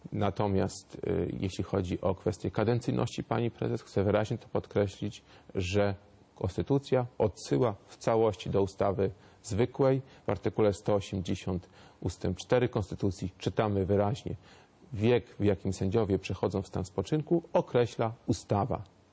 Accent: Stalowa Wola, Subcarpathian Voivodeship, Poland; Podam przykład z moich rodzinnych stron. Pochodzę ze Stalowej Woli

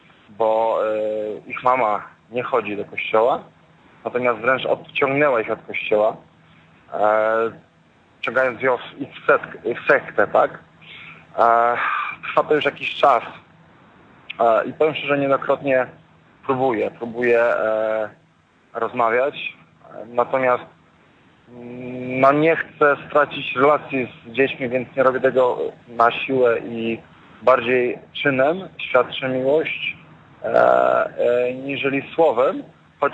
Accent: Lublin, Lublin Voivodeship, Poland; dzwonię z pochodzę z Lublina. Podróżuję sobie właśnie tutaj, wracam do Lublina z Poznania

